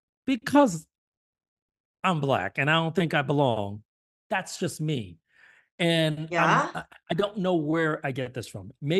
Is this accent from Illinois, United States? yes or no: no; New York City, New York, United States; also born or lived in Germany; the first thing I remember when I used to live in Germany was the first thing I tell them I'm from New York City